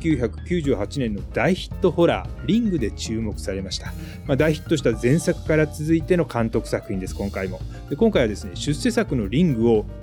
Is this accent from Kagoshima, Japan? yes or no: no; Matsuyama, Ehime, Japan; 昭和57年私の故郷の愛媛県松山市で起きた